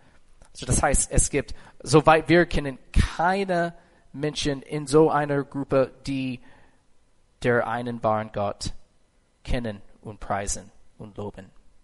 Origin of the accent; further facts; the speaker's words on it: United States; moved away as an adult; now in Germany; lass mich als Amerikaner eine Beobachtung sagen, die ich über Gemeinden in Deutschland gemacht habe. Also, in 2018 sind wir nach Deutschland gezogen. Wir haben hier 4,5 Jahre in Hamburg gewohnt und dann 1 Jahr in Amerika und dann jetzt wieder.